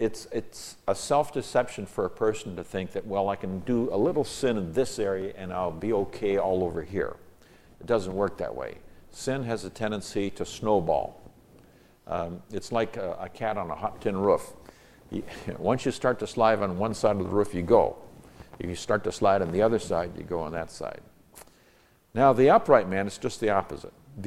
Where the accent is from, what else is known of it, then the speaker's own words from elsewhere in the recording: Nigeria; when I was growing up in Nigeria, West Africa